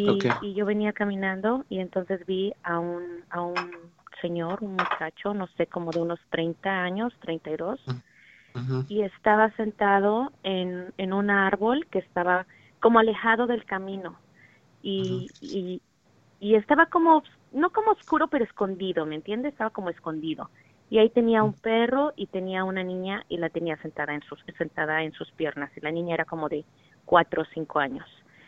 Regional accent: Sacramento, California, United States; Sí, soy de Sacramento.

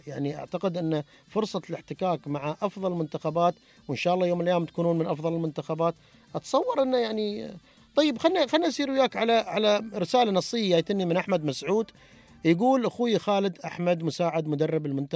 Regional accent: Syria; أنا سوري في الكلمة

